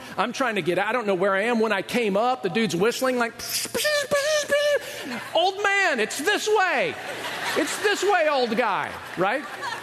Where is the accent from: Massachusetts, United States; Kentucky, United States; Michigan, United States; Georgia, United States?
Georgia, United States; Edie and I had done some water skiing because we grew up in Georgia around lakes.